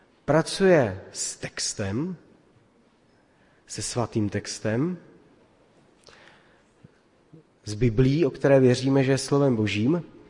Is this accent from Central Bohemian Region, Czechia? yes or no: no; Litomyšl, Pardubice Region, Czechia; Jsem z Litomyšle